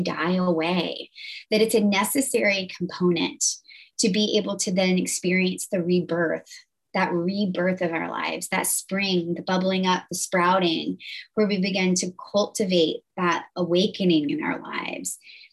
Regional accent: Boone, North Carolina, United States; We're from Boone, North Carolina. We all grew up in this town together.

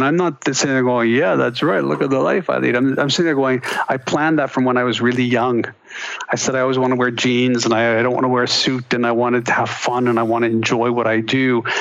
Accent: Montreal, Quebec, Canada; circles back to, you know, growing up in Montreal.

